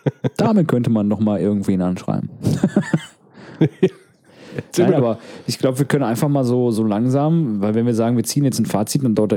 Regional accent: North Rhine-Westphalia, Germany; Außerdem kommen wir aus dem Ruhrpott. Hier sagt man das so.

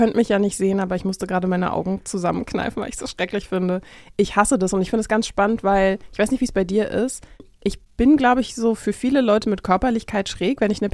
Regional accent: Berlin, Germany; ich bin ja in Berlin-Zehlendorf zur Schule gegangen und habe da Abi gemacht

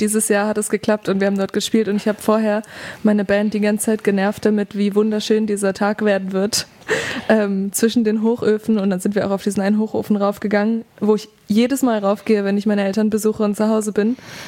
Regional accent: Duisburg, North Rhine-Westphalia, Germany; ich bin im Pott aufgewachsen, tatsächlich.

